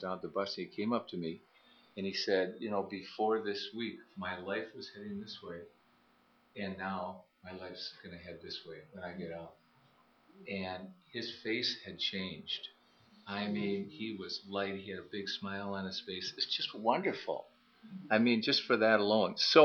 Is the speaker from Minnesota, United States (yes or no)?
yes; Minneapolis, Minnesota, United States; I'm from Minneapolis, and I'm a retired lawyer.